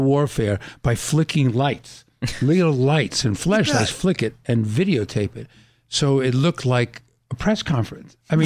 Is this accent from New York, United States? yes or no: yes; Brooklyn, New York, United States; And I grew up in Brooklyn and all that, and I was the only child, so I had all the toys.